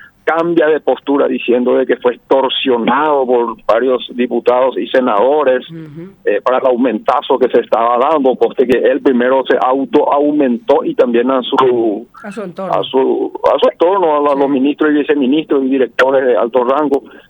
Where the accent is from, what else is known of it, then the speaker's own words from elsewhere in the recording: Paraguay; nos movemos mal como paraguayos